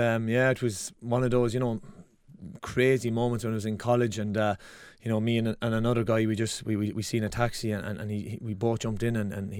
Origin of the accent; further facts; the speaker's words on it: Kilkenny, Leinster, Ireland; born there; I was born in Kilkenny and had a great career.